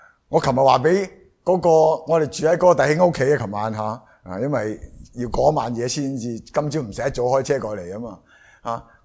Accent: Guangdong, China; 咁我哋广东人有句说话啊，唔系就系广东人讲嘅

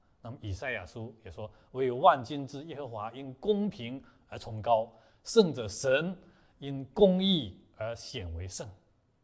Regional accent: China; 也就是我们中国人俗话常说什么，善有善报，恶有恶报

